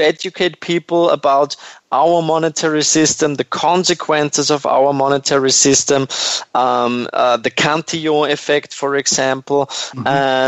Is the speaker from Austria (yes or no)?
yes; Vienna, Austria; over here in Austria, where I was born and raised in Vienna